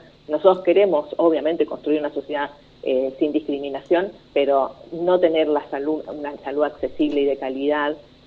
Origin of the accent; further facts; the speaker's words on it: Argentina; ese racismo estructural que tenemos como argentinos